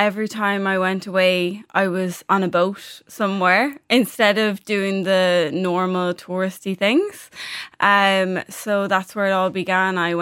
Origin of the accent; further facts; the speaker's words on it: Wexford, Leinster, Ireland; I'm a bit biased because I'm from Wexford